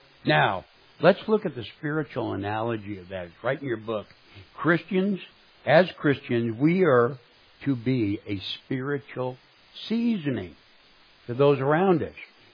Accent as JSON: {"language": "English", "town": "St. Louis", "region": "Missouri", "country": "United States", "tie": "born or raised there", "said": "I grew up in St. Louis, Missouri"}